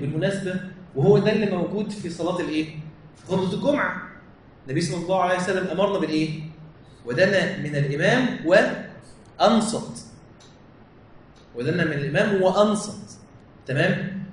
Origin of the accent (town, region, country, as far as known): Egypt